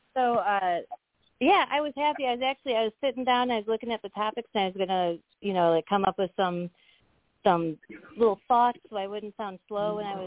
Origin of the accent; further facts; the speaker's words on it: Pontiac, Michigan, United States; So I'm born and raised. I'm from Pontiac, Michigan.